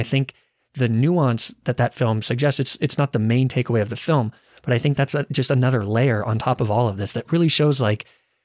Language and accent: English; Arizona, United States; And I mean, I guess I'm from Arizona, so it probably wasn't much better.